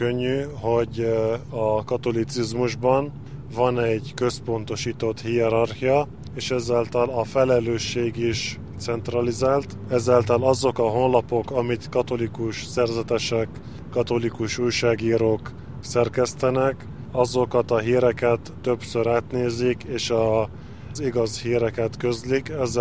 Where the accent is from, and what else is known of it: Lebanon; born or raised there; also born or lived in Hungary